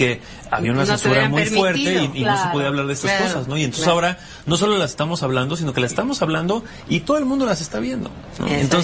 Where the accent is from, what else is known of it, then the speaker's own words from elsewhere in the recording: Mexico; cómo somos los mexicanos